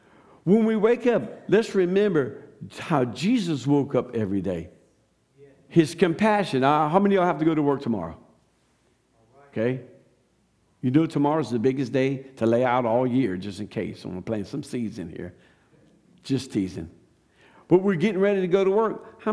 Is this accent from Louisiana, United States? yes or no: yes; Louisiana, United States; Well, I'm from Louisiana.